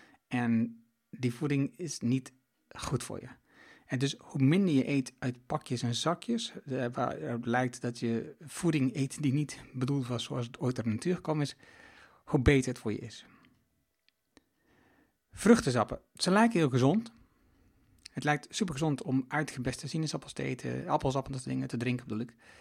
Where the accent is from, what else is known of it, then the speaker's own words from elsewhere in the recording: Overijssel, Netherlands; Ik kom uit Twente.